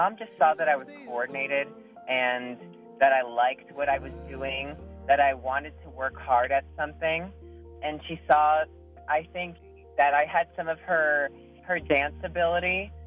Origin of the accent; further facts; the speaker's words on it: Clarks Summit, Pennsylvania, United States; also born or lived in Scranton; I was born in Scranton, and I was raised in Clark Summit, so right outside of Scranton.